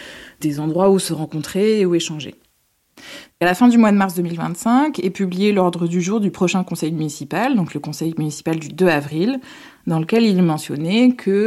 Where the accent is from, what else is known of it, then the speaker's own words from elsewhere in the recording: Paris, Île-de-France, France; now in Lambesc, France; Je venais de Paris, je travaillais en Picardie et j'aurais jamais imaginé habiter dans le sud de la France il y a une vingtaine d'années.